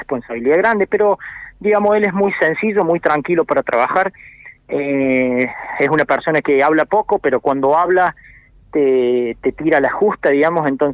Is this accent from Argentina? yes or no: yes; Córdoba, Argentina; yo soy de Córdoba capital. Uh-huh. La tonada no la pierdo ni la quiero perder. Así que sí, bueno, yo nací aquí, estudié acá en el Instituto Universitario Aeronáutico de Córdoba.